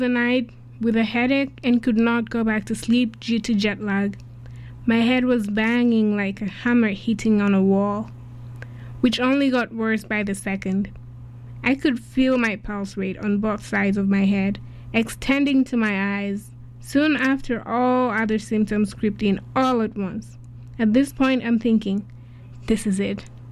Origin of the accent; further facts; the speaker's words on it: Tanzania; now in Canada; I started comparing the treatment options with that of my home country, Tanzania.